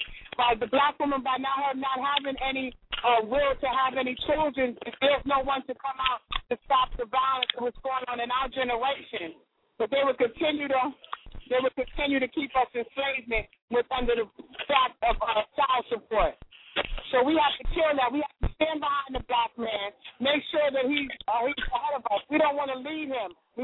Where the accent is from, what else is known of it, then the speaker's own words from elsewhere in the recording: New York City, New York, United States; I'm originally from New York City.